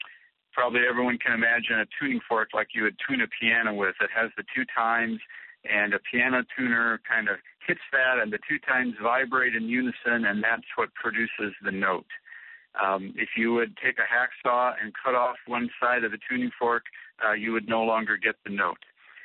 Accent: Nebraska, United States; when I was growing up in Nebraska, my grandfather would dig post holes for all the fences on the farm

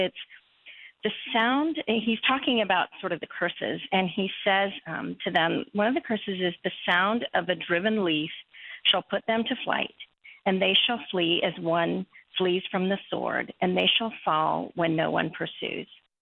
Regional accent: India; born there; I was born in India to Christian parents.

